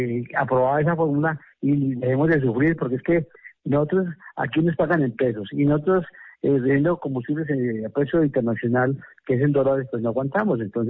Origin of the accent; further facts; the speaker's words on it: Colombia; nosotros somos colombianos y tenemos algo que podemos reclamar como compatriotas